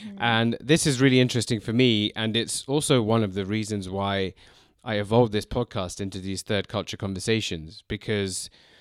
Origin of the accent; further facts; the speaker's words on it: London, United Kingdom; That's where I'm based now. And I've spent some time abroad, but I was born in London and grew up here. But my parents grew up in East Africa.